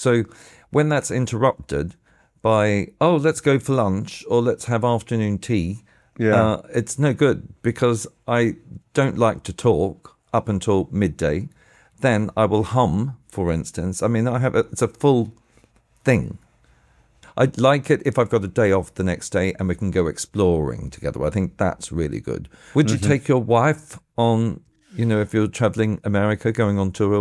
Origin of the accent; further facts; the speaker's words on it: Australia; probably because I'm from Australia, I like the rugby and the cricket.